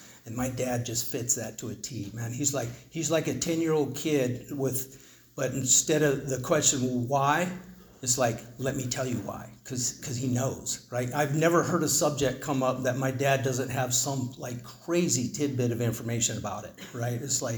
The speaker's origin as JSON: {"language": "English", "town": "Laguna Beach", "region": "California", "country": "United States", "tie": "born or raised there", "also_born_or_lived": "Michigan", "said": "I I was born in Michigan. My parents were going to school at U of M, and we moved to California, to Laguna Beach in 1965."}